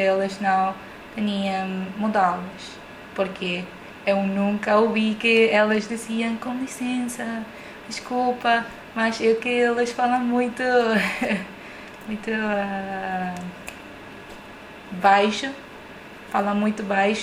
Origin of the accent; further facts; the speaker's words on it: Puerto Rico; Portuguese is a second language; Os porto-riquinhos somos ruidosos, muito ruidosos.